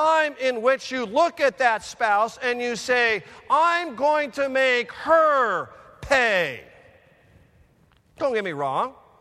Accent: Denver, Colorado, United States; Now, I'm from Denver, Colorado, and I would leap at the opportunity to buy some mile-high turf.

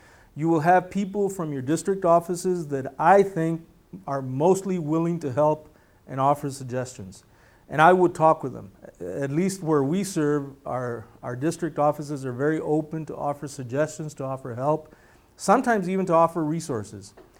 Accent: Texas, United States; born there; So I'm Mexican American, born in Deep South Texas. My Spanish is not the same Spanish as the people from Jalisco or from San Luis Potosí speak.

